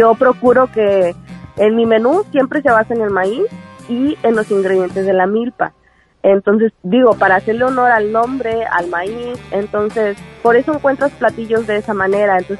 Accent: Tamaulipas, Mexico; also born or lived in Houston, United States; now in Puerto Vallarta, Mexico; soy nacida en Houston, Texas, pero soy vaya originaria de Tamaulipas. Toda mi familia es de ahí y viví casi toda mi vida en Tamaulipas.

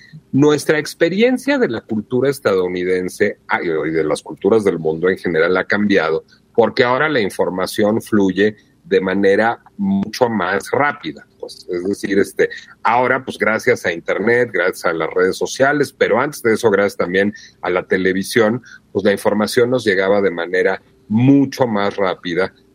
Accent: Mexico City, Mexico; sí, sí, soy chilango, es un gentilicio. Era derogatorio, ya no lo es. ¿Por qué? Porque los habitantes de la Ciudad de México lo asumimos.

